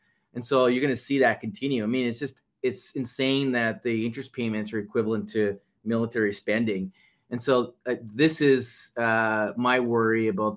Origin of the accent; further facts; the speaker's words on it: Canada; I certainly do as being a Canadian.